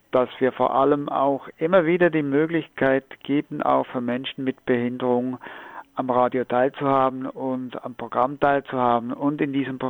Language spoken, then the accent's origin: German; Switzerland; now in Schwerin, Germany; ich bin ja kein deutscher Staatsbürger, ich bin ja Schweizer, und ich habe schon in der Schweiz Rundfunk gemacht.